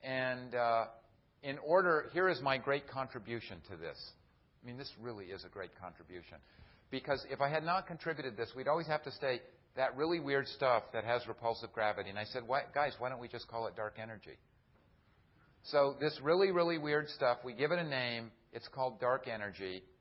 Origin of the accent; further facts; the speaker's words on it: California, United States; So I have to warn you, I'm from California, this is the Zen part of the talk.